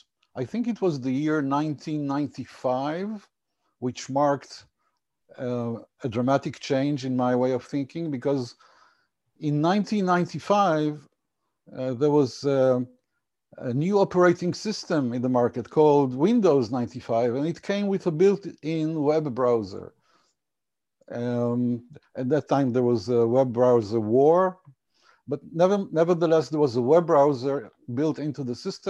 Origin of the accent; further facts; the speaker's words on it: Haifa, Haifa District, Israel; I'm originally from electrical engineering from the Technion in my hometown of Haifa.